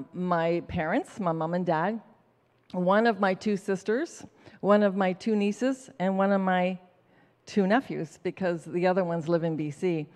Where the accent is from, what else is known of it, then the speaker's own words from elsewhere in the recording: United Kingdom; Now, I have a very different Christmas because we're British.